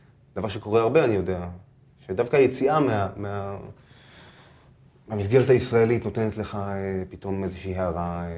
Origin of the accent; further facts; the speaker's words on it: Tel Aviv, Tel Aviv District, Israel; בית מאוד של תקשורת, של אמנות, של אמא שלי עיתונאית, אחי עבד ברדיו שנים. זה הייתה האווירה בבית. אמא שלי מתעסקת בכל התחום של ה-New Age, הדברים האלה. אבל כל האווירה, כל החברה, כל מי שנמצא בבית, כל מי שעובר, כל מי שמגיע, זה צפון תל אביב קלאסי.